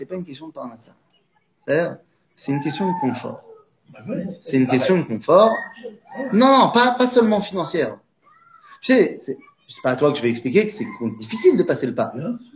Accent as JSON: {"language": "French", "country": "France", "tie": "born or raised there", "said": "nous, on a grandi en France."}